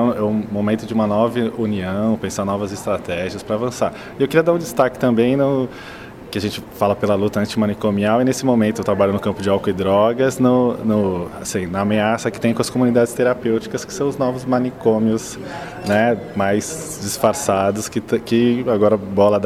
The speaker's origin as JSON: {"language": "Portuguese", "town": "Santos", "region": "São Paulo", "country": "Brazil", "said": "eu sou acompanhante terapêutico, psicólogo, sou de Santos"}